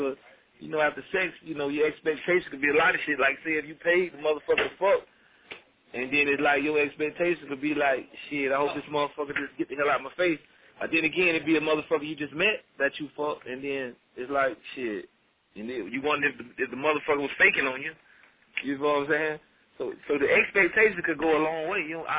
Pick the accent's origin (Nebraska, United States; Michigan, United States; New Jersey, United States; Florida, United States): Florida, United States; Okay, y'all know I'm from Florida.